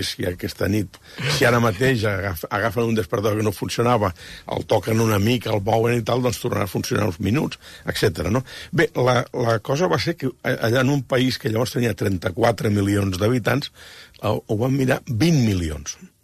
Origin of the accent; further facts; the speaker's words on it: La Granja d'Escarp, Catalonia, Spain; en el cas del meu poble, que és la granja d'Escarp